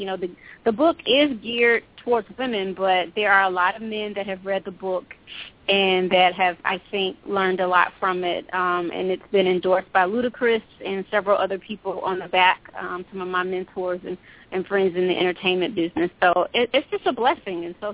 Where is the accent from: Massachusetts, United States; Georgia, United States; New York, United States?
Georgia, United States; Atlanta; I'm a native from Atlanta, Georgia.